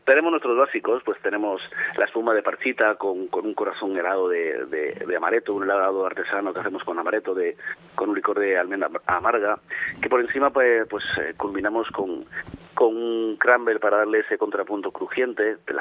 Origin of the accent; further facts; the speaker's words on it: Cantabria, Spain; hice un guiñito a mi tierra, hice un cocido lebaniego, que es el que se come en la zona de Pico de Europa